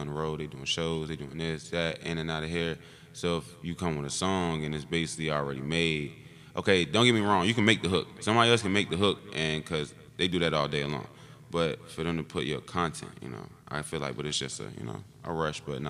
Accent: Philadelphia, Pennsylvania, United States; I mean, of course, he's from Philly. I'm from Philly, you know, so we always going to support the home team.

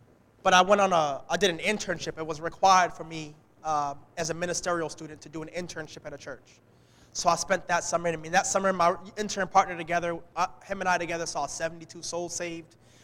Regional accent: New York, United States; This street New York kid. I'm a Jamaican from New York.

